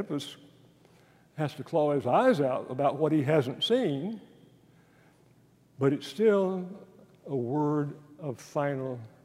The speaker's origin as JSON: {"language": "English", "region": "Texas", "country": "United States", "said": "I'm a redneck from East Texas, so I'm pretty good at it."}